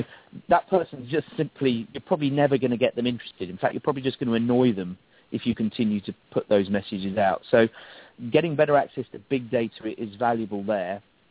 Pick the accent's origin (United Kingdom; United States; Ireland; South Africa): United Kingdom; England; moved away; coming over from the UK is, you know, we have the National Health Service, which, as an Englishman, one spends one's life knocking and slagging off.